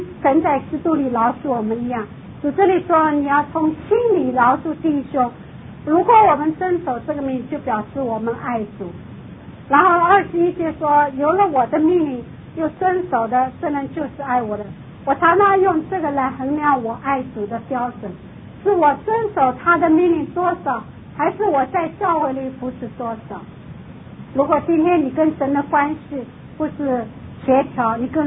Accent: South China, China; 我是南方人，就是比较讲究吃

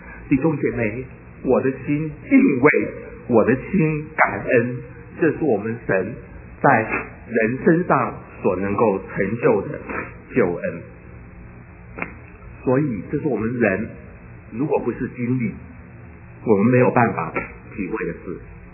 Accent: Taiwan; 我们在台湾长大的人都听说过有这个新生活运动。

